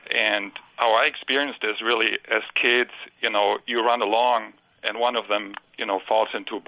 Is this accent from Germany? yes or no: yes; Germany; English is a second language; now in United States; I grew up in Germany